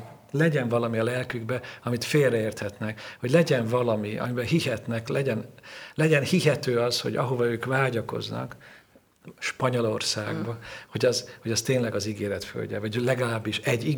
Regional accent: Hungary; az persze egyrészt nem véletlen, hiszen Magyarországról jövök.

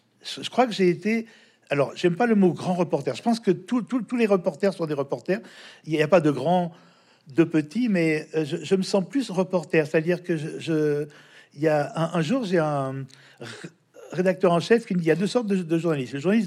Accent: Lyon, Auvergne-Rhône-Alpes, France; Je suis de Lyon en plus.

